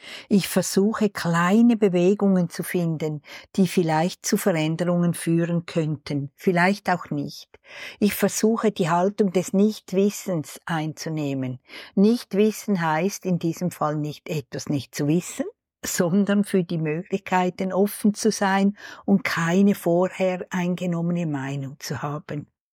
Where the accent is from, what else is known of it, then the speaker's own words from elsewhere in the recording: Winterthur, Zurich, Switzerland; Ich komme aus Winterthur in der Schweiz